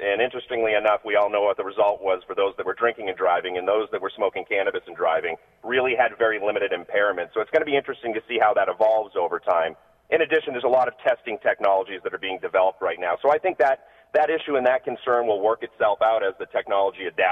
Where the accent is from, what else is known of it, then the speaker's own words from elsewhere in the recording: Massachusetts, United States; I grew up in Massachusetts and skied 93 my whole life